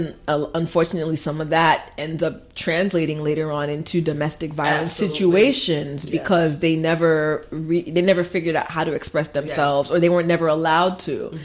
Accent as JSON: {"language": "English", "country": "Haiti", "said": "being West Indian, being Haitian, domestic violence is not something you speak about."}